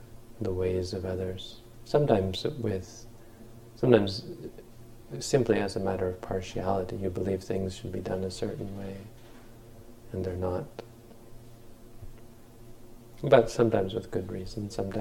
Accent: Ontario, Canada; I grew up in Northern Ontario, and you broke sticks like this.

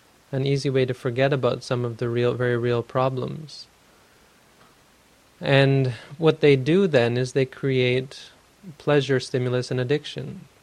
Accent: Canada; I'm from Canada, so we have a big hockey tradition up there

